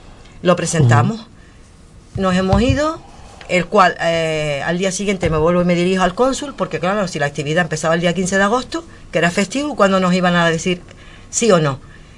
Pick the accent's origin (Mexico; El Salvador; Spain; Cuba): Spain; Canary Islands; yo estoy orgullosa de ser majorera, de ser de las Islas Canarias. Cuando me preguntan, ¿de dónde eres? Claro, yo tengo mi pasaporte español, soy española, pero ¿de qué sitio? ¿De las Islas Canarias? ¿De dónde? De Fuerteventura.